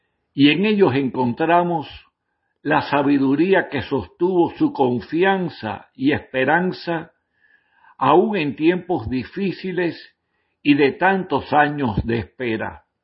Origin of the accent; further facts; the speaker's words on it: Cuba; como familia cubana que somos